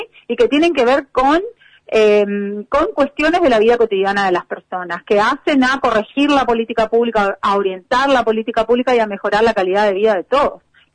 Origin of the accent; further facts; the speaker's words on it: Misiones, Argentina; nosotros que vivimos nuestra tierra colorada como misioneros.